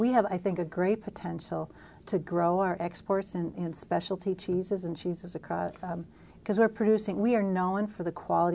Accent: Wisconsin, United States; As you know, I come from Western Wisconsin.

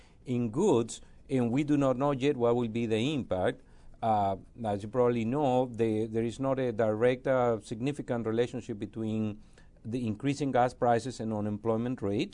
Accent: Venezuela; now in United States; I came from Venezuela and never left.

